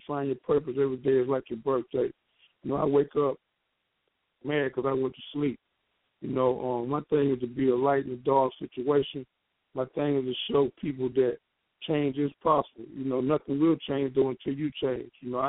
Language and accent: English; South San Francisco, California, United States; I grew up in South San Francisco with pools in the backyard